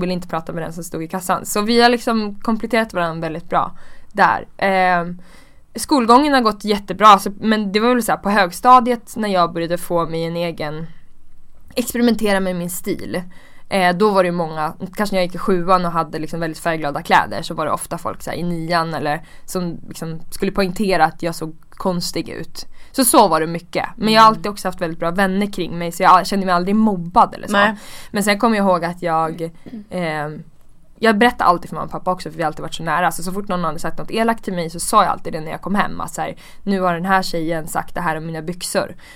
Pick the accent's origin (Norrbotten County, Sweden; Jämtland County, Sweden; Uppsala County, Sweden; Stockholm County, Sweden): Uppsala County, Sweden; Uppsala; Jag är uppvuxen i Uppsala.